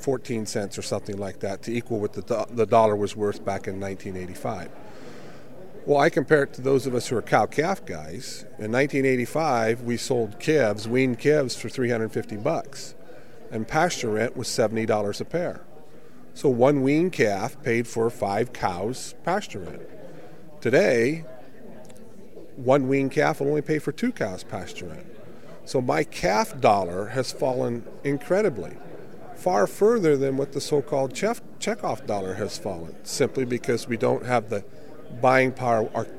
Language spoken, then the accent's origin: English; Neligh, Nebraska, United States; I'm from Neely, Nebraska, which is Antelope County, and I ranch in Holt County.